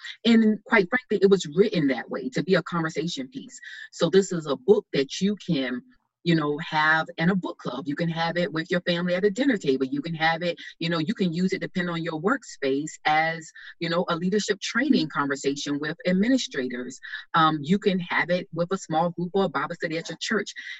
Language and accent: English; the South, United States; that I was from the South, a small rural town in the South, that I was from a family that did not have a lot of academic means.